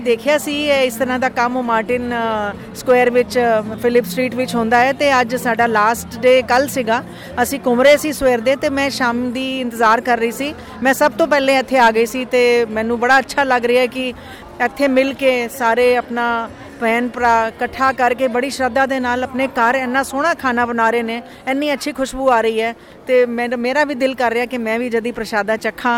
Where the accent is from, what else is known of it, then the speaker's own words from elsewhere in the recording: Ghaziabad, Uttar Pradesh, India; ਮੈਂ ਗਾਜ਼ੀਆਬਾਦ ਤੋਂ ਆਈ ਹਾਂ।